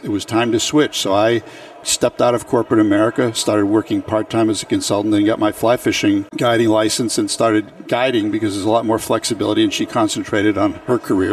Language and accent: English; Hamilton, Massachusetts, United States; So I grew up in the North Shore above Boston, a place called Hamilton Wenham.